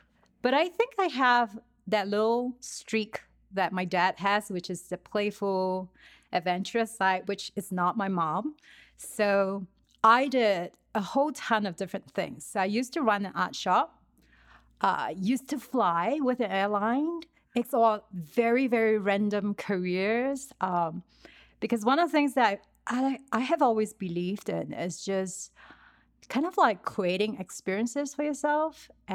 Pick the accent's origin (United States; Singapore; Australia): Singapore; So I come from Singapore, born, bred in Singapore, and has never been living in any other place. Chinese family, so very typical upbringing